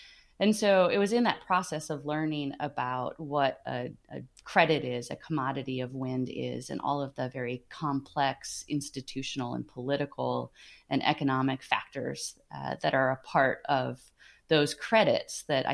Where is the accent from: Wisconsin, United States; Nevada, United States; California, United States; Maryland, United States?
Wisconsin, United States; So I grew up in Wisconsin, and I grew up in spending a lot of time in the North Woods of Wisconsin